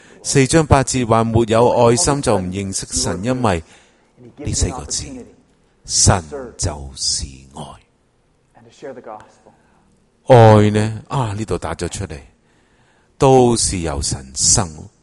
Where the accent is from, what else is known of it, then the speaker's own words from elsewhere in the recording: China; 你知我哋中国人最叻就有关系先至有事做